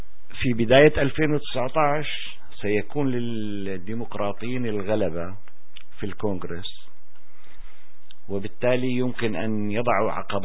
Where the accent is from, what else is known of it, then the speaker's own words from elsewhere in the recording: Syria; ضمانتنا نحن كسوريين لن تأتي ويجب أن لا تأتي من هذه الدول الثلاث